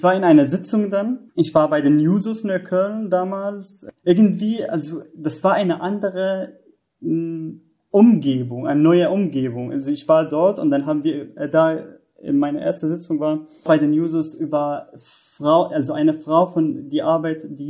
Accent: Syria; German is a second language; moved away as an adult; now in Germany; Also wie gesagt, ich komme aus Syrien und da ja ich habe dort Jura studiert

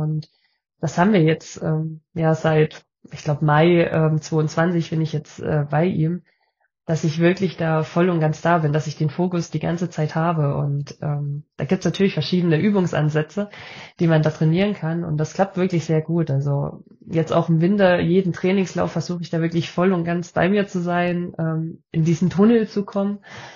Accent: Annaberg-Buchholz, Saxony, Germany; born there; Ich komme gebürtig aus Annaberg-Buchholz, das ist in der Nähe von Oberwiesenthal.

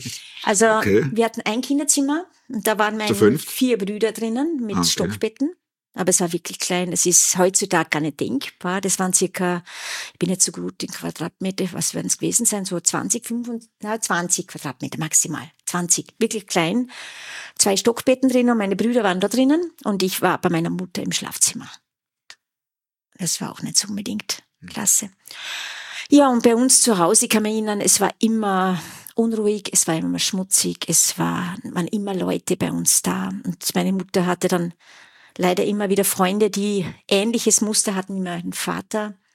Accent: Lustenau, Vorarlberg, Austria; ich bin gebürtige Vorarlbergerin, bin in Lustenau geboren und gemeinsam mit 4 Brüdern.

